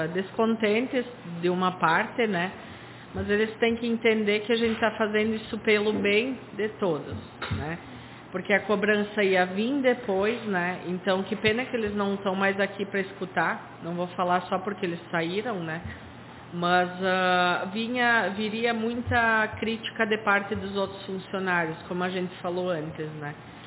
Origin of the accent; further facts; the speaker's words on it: Travesseiro, Rio Grande do Sul, Brazil; also born or lived in Arroio do Meio; Eu sou travesseirense desde que eu nasci. Eu nasci em Arroio do Meio, que era nosso município mãe. Minha família é daqui.